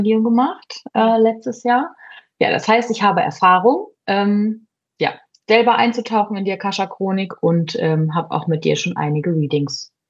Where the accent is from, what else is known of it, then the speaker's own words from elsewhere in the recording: Rhineland-Palatinate, Germany; ich bin 31, habe eine kleine Tochter, ich komme aus dem schönen Westerwald